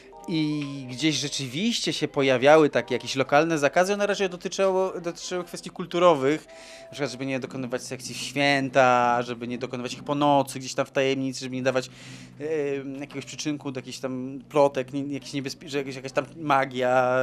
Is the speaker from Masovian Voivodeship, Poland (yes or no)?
no; Kraków, Lesser Poland, Poland; pochodzę z Krakowa.